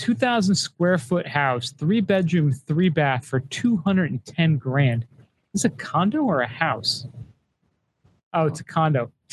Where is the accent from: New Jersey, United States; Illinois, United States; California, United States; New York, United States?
New Jersey, United States; We're from Jersey.